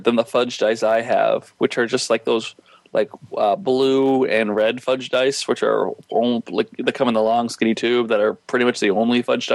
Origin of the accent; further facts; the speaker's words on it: Boston, Massachusetts, United States; But I do, as a Bostonian, as somebody who runs a Boston-based company